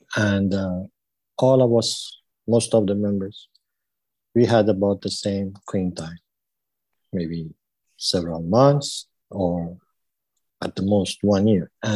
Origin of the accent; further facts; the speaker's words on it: Iran; English is a second language; I'm an addict, and … I'm from Iran.